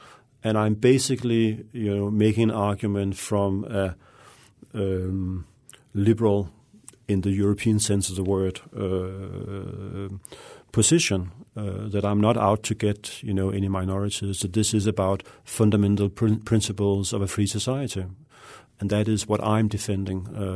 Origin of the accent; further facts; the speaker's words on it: Denmark; English is a second language; I grew up in Denmark, a quiet, peaceful, relatively liberal country.